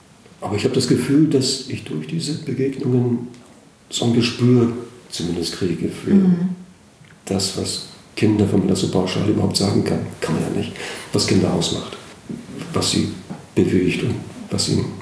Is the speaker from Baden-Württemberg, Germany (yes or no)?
no; Kellinghusen, Schleswig-Holstein, Germany; Geboren in Gelenkhusen, also hier mittendrin im Land. Nichts mit Küste und so. Da gab es die Stöhe, diesen Fluss, aber das war auch schon das Wasser, was wir hatten. Und dann bin ich mit 23 Jahren dort weggegangen und habe 2 Jahre in Brunsbüttel gelebt.